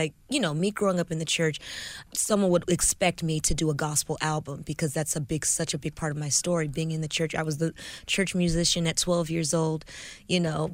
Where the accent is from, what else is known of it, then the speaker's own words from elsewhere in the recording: Bakersfield, California, United States; also born or lived in Huntsville, United States; I grew up in a little town, Bakersfield, California. It's a couple hours north of Los Angeles.